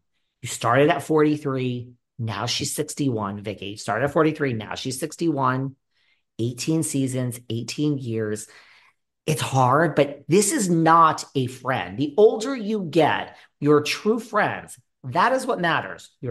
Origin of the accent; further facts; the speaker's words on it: New York, United States; I might be in LA today, baby, but I split my time and I'm a New Yorker. Don't ever think that I'm from here, people.